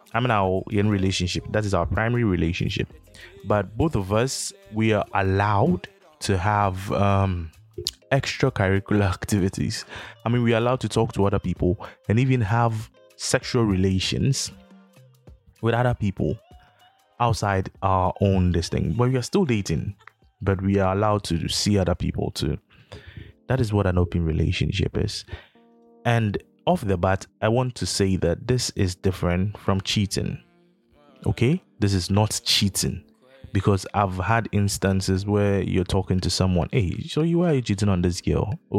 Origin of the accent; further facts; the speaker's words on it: Ghana; Because I'm a Ghanaian, right? And I've lived all my life here